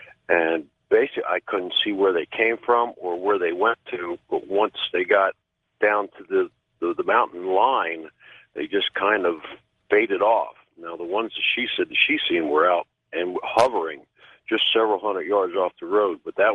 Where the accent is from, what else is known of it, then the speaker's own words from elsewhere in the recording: Las Vegas, Nevada, United States; I grew up actually in Vegas.